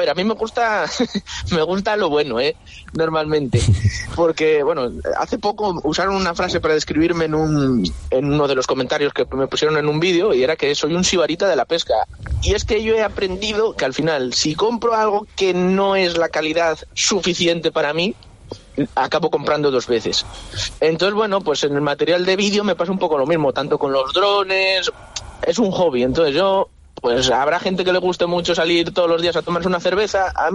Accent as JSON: {"language": "Spanish", "town": "Ricobayo", "region": "Castile and León", "country": "Spain", "tie": "born or raised there", "said": "Yo crecí pescando en Ricobayo y mi corazón tira hacia allí."}